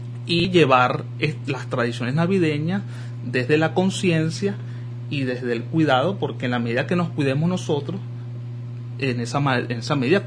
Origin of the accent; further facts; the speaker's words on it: Venezuela; como venezolanos nosotros somos reacios a dejar las tradiciones a un lado.